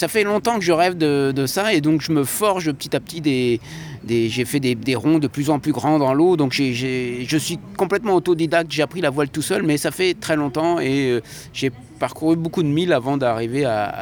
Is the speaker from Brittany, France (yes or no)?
yes; Brittany, France; Alors, je suis breton, certes, mais personne dans ma famille ne faisait du bateau.